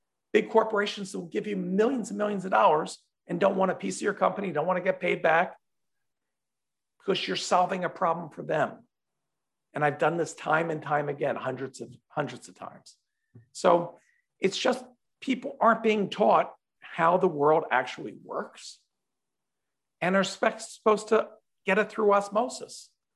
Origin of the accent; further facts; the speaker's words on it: Philadelphia, Pennsylvania, United States; If you would have told me growing up in Philadelphia that dozens of my friends would become self-made billionaires